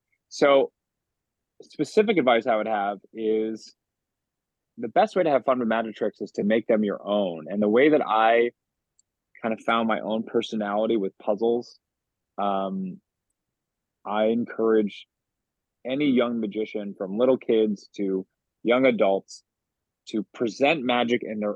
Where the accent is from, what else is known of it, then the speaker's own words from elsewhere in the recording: Rochester, New York, United States; Oh, I grew up in Rochester, New York.